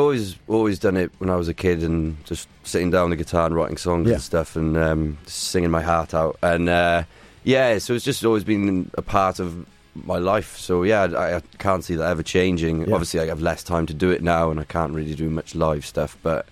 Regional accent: Cardiff, Wales, United Kingdom; You know, I'm from Cardiff.

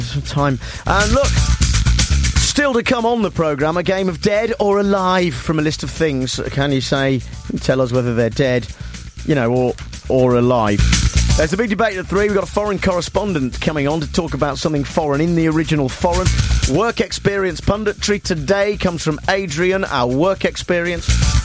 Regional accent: England, United Kingdom; I'm English.

